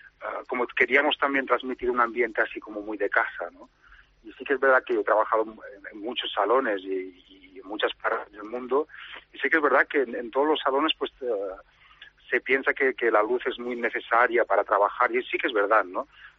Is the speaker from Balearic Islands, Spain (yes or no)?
yes; Balearic Islands, Spain; born there; now in Madrid, Spain; Yo soy nacido en Menorca y bueno, quise un poco trasladar un poco los mares del Mediterráneo para acá, para Madrid, ¿no?